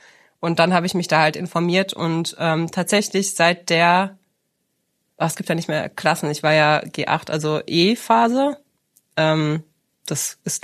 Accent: Michelstadt, Hesse, Germany; Also ich bin aus Michelstadt

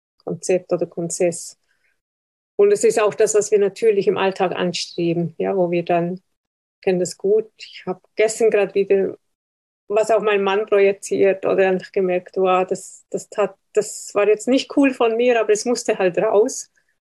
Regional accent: Switzerland; Ich bin Schweizer.

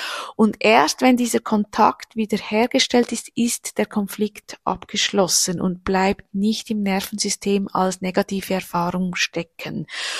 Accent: Switzerland; bei uns in der Schweiz sagt man Türen schlätzen

